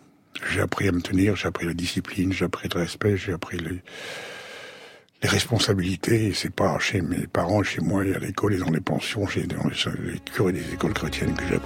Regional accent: Sceaux, Île-de-France, France; born there; Ils m'ont fait. Je suis né à Sceaux, en 1935.

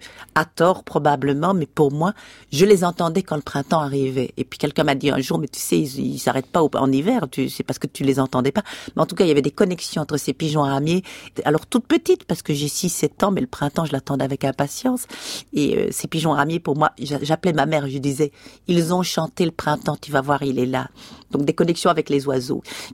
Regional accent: Belgium; moi je suis belge.

